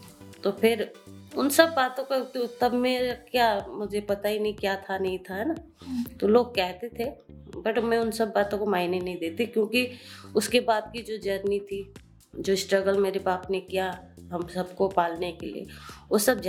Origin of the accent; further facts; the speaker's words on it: West Bengal, India; बचपन तो बहुत छोटे गाँव से बिलोंग करती हूँ, जो दार्जिलिंग की छोटी सी गांव है जहाँ स्टेट पड़ता है, चाय बागान की स्टेट है, वहाँ से बिलोंग करती हूँ